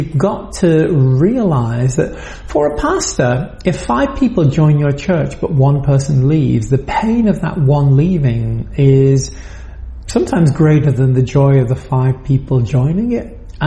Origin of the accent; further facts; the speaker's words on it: United Kingdom; also born or lived in France; now in United States; I'm a British, French, American now person, live in New England, lead some churches there